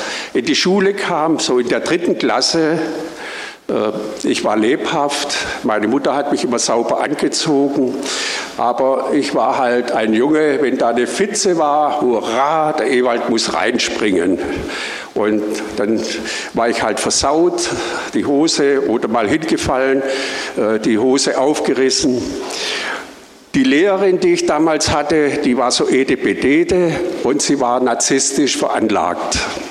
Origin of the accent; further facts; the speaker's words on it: Schönaich, Baden-Württemberg, Germany; born there; Ich wurde 1953 in Schöneich geboren. Meine Eltern, die stammen aus Ungarn, Deutsch-Ungarn. Mein Ur-Ur-Ur-Opa, der stammt aus dem Schwarzwald